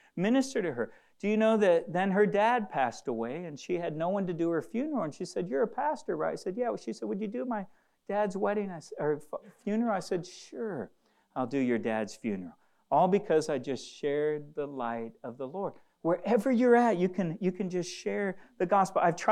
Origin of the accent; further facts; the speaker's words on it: DR Congo; And so I told them that I grew up in the Congo, and conversation just led from one thing to the other.